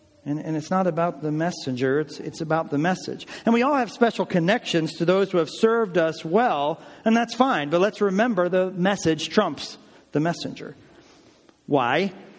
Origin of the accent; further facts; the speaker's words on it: New Jersey, United States; We're from Jersey.